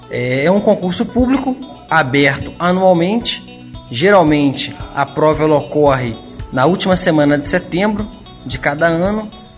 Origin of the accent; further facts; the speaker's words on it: Juiz de Fora, Minas Gerais, Brazil; Eu sou natural de Juiz de Fora.